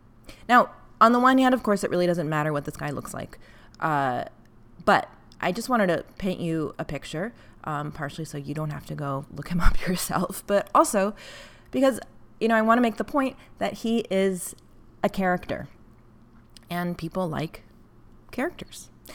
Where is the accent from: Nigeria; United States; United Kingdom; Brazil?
Brazil; I grew up in Brazil on a farm with dozens of dogs living as a pack in their natural habitat on a 100-acre farm.